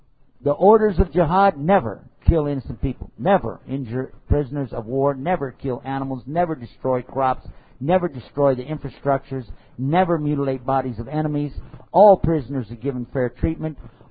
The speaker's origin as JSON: {"language": "English", "region": "Texas", "country": "United States", "said": "I should say America, because I'm from Texas. I don't pronounce it."}